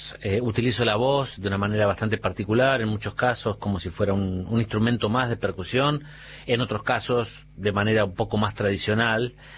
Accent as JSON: {"language": "Spanish", "town": "Lincoln", "region": "Buenos Aires Province", "country": "Argentina", "said": "soy de Lincoln, provincia de Buenos Aires, y soy músico, percusionista, compositor"}